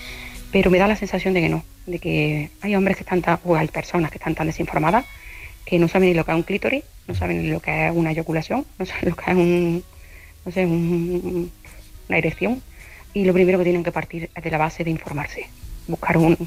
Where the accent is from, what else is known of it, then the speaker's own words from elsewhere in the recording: Córdoba, Andalusia, Spain; now in Vigo, Spain; desde Vigo. Soy cordobesa.